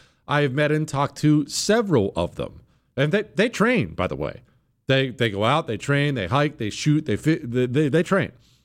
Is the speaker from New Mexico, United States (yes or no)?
no; Montana, United States; So, you know, I grew up in Montana. Well, I moved to Montana when I was 10. I grew up in Montana.